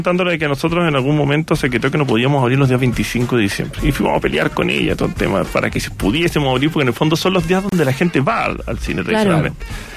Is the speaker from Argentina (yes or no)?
no; Punta Arenas, Magallanes, Chile; Y a Punta Arena, de donde soy yo.